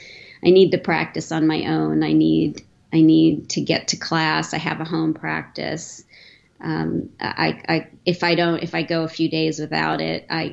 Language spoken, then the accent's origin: English; East Meadow, New York, United States; moved away as an adult; I grew up on Long Island in East Meadow.